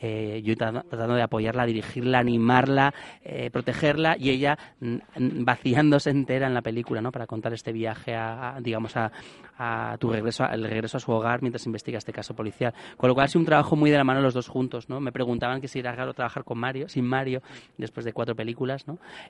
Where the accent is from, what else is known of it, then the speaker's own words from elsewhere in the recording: Navarre, Spain; Yo como navarro, encontrar una historia ambientada en el lugar en el que nací